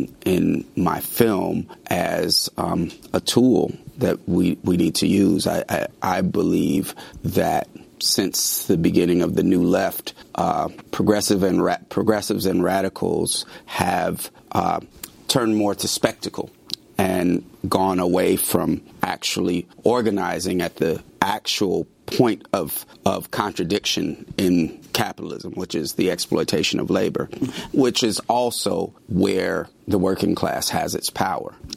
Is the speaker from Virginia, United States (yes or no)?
no; Oakland, California, United States; I come from Oakland, so I'm going to write about what I know.